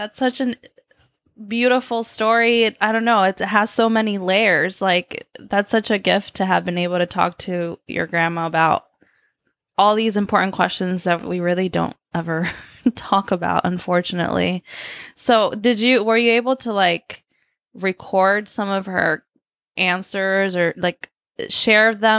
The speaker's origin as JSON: {"language": "English", "country": "Argentina", "said": "When I was, I don't know, maybe like 5-6 years ago, I'm from Argentina. So I went back to Argentina"}